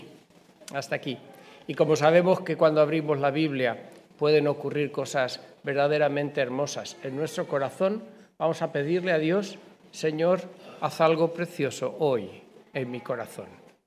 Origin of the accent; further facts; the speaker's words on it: Albacete, Castilla-La Mancha, Spain; en la escuela dominical de la ciudad de Albacete, que es de donde yo vengo